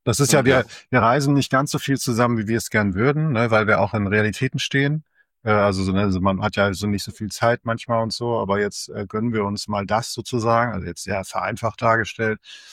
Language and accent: German; Northern Germany, Germany; Also Nordsee kann ja, ich komme ja aus dem Norden und das bewegt mich immer sehr.